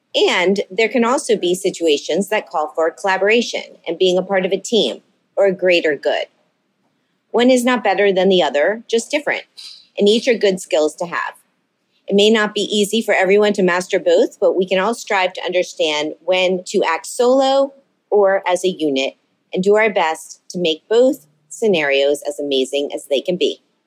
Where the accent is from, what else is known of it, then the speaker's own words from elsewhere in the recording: Miami, Florida, United States; Today, I'm on location in my hometown of Miami